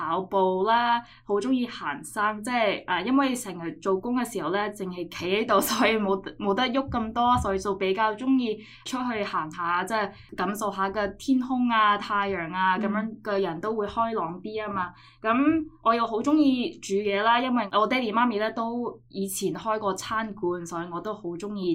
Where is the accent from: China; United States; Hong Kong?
United States; Oakland, California; also born or lived in Berkeley; 我係喺呢度长大嘅，我喺 Berkeley 出世，跟住呢就喺 Oakland 长大嘅，所以基本上呢都係喺湾区呢度长大同埋读书嘅。